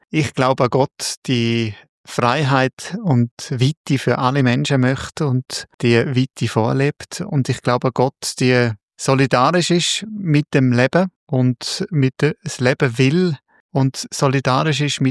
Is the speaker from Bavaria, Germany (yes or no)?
yes; Bavaria, Germany; die Kirche in der Kleinstadt, wo ich aufgewachsen bin, am langsamsten Fluss von Deutschland, der Altmühl.